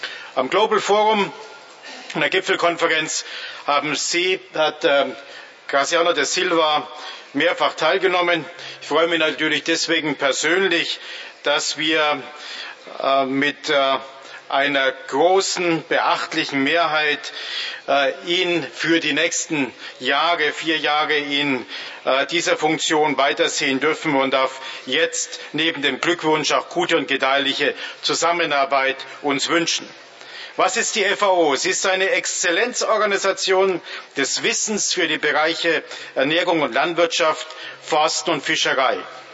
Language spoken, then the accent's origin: German; Germany; in meinem Heimatland, in Deutschland